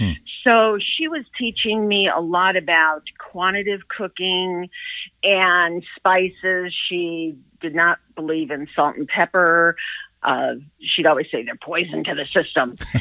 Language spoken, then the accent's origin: English; Chicago, Illinois, United States; moved away as an adult; I'm originally from Chicago, moved out here when I got married.